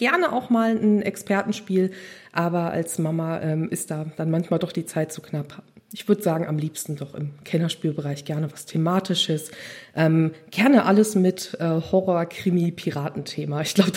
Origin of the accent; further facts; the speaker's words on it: Rodgau, Hesse, Germany; Ich komme aus dem schönen Rottgau, bekannt von den … mitten in Hessen bei Frankfurt.